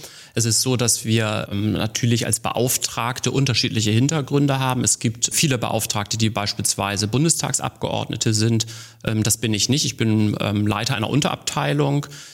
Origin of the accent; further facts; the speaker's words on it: Bremen, Germany; aufgewachsen in Bremen.